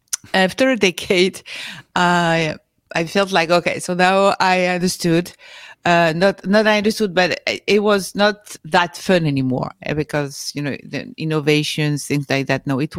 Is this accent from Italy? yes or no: no; France; English is a second language; moved away as an adult; now in New York, United States; I was, of course, born and raised in France, as you can see with my accent. And I moved to New York 5 years ago.